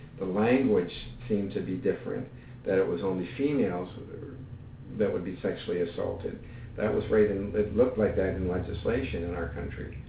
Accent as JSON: {"language": "English", "town": "Kirkland Lake", "region": "Ontario", "country": "Canada", "tie": "born or raised there", "said": "I was born in Northern Ontario, Kirkland Lake. I grew up in Canada, I'm Canadian"}